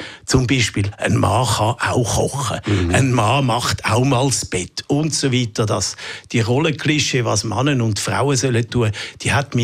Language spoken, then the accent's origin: German; Zurich, Switzerland; Aber ich bin in Zürich aufgewachsen